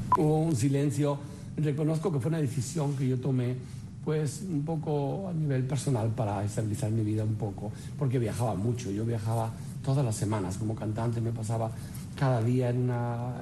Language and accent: Spanish; Andalusia, Spain; now in United States; Me siento muy español, me siento muy andaluz, pero reconozco que me gusta mucho también Miami y es el síndrome mucho del inmigrante